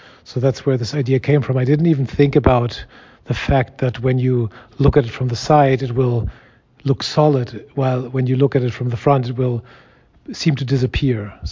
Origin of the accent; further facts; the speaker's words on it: Germany; English is a second language; now in Portland, United States; I'm based in Portland, Oregon, on the U.S. West Coast. I'm originally from Germany